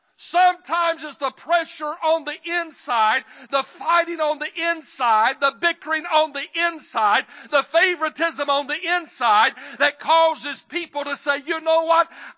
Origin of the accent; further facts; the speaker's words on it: the South, United States; I grew up in the South, in the Bible Belt. The deeper in the Bible Belt you get, the meaner them church fights get, buddy.